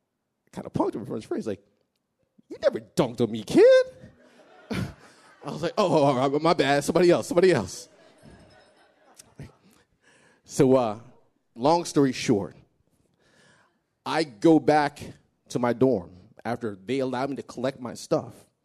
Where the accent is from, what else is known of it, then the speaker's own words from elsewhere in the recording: Colorado, United States; also born or lived in Philadelphia; Now, I'm from Colorado originally. I'd been in Philadelphia for about 4 years prior